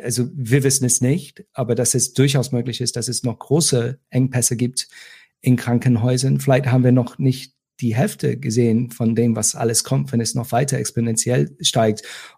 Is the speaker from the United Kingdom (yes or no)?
yes; United Kingdom; now in Germany; In meiner Heimat Großbritannien sind die Zahlen wirklich sehr erschreckend